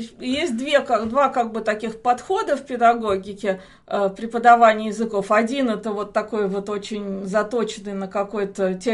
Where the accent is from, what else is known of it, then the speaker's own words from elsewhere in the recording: Saint Petersburg, Russia; born there; moved away; also born or lived in Israel / Canada / Norway; Я родилась в России, в Питере. Оттуда я уехала в Израиль. В Израиле прожила 7 лет. Уехала в Канаду учиться в аспирантуру в Монреаль